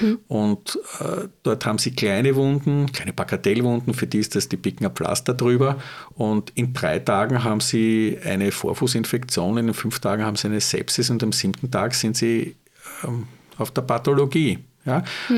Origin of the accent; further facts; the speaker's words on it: Austria; als gelernter Österreicher, glaubt man einmal, oder aufgewachsen so in der Kreisky-Ära in den 70ern in der Volksschule und im Gymnasium, dann da geht alles.